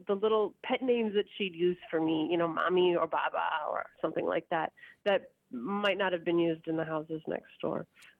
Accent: Minnesota, United States; I grew up in Minnesota, and my mom was from New York. She grew up in the Bronx, and she's a Puerto Rican one, spoiler.

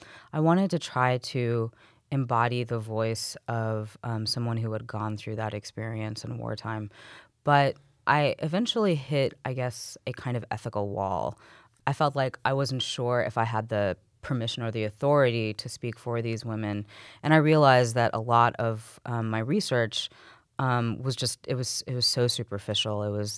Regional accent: Midland, Texas, United States; I grew up in West Texas in Midland, in the Midland-Odessa area

